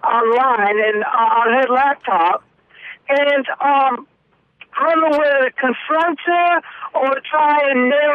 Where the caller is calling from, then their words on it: Austin, Texas, United States; My name is … I'm calling from Austin, Texas.